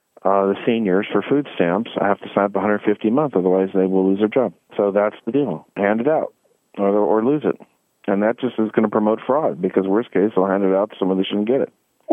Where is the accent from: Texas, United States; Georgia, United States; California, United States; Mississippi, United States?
California, United States; I'm from California, so I'm very cynical